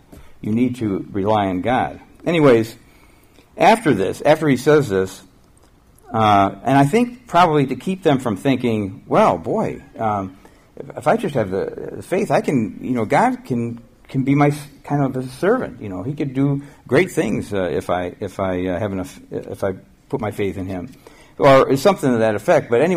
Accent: New York, United States; when I grew up in Western New York, we had a mulberry tree in our front yard.

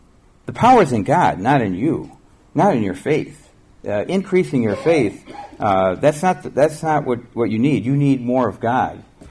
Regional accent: New York, United States; when I grew up in Western New York, we had a mulberry tree in our front yard.

